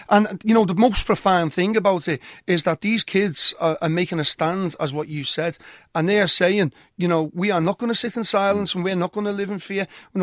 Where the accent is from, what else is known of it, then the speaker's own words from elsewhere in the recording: Norris Green, North West England, United Kingdom; Basically, I'm from the Norris Green, Croxteth area. I was from Norris Green, and I live in the Croxteth area.